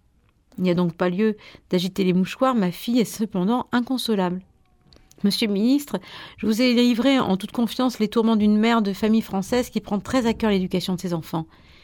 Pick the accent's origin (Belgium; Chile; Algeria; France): France; je lui explique que moi, sa maman, je suis française